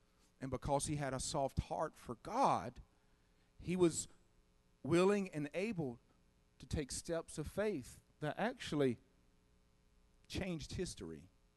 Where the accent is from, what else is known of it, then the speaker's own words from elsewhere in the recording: Mississippi, United States; Ma'am, I'm from Mississippi, and we believe if you look at pink eye, you're going to get pink eye.